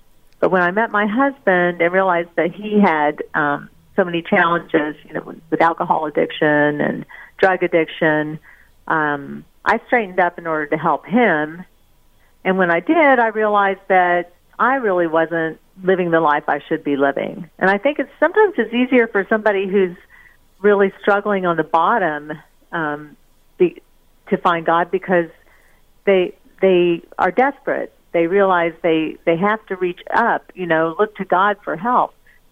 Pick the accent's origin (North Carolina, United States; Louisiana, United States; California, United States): North Carolina, United States; I was raised in North Carolina, lived on the coast, and went to East Carolina University